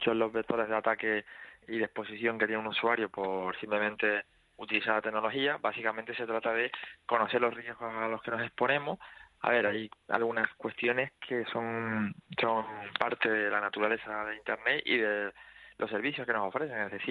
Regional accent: Canary Islands, Spain; Yo soy de origen hindú, lo que pasa es que soy canario. O sea, yo soy nacido en Canarias, uh-huh. De ascendencia hindú.

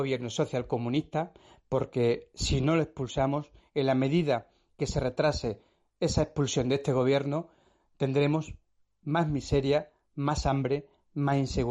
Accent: Spain; como español

